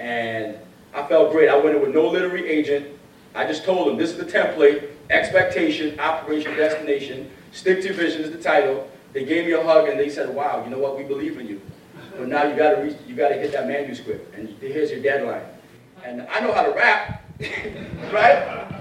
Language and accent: English; Toronto, Ontario, Canada; I'm from Toronto